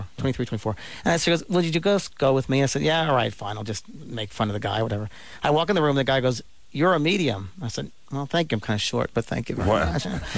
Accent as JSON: {"language": "English", "region": "New York", "country": "United States", "said": "I'm from New York, and I was thinking, what is going on here?"}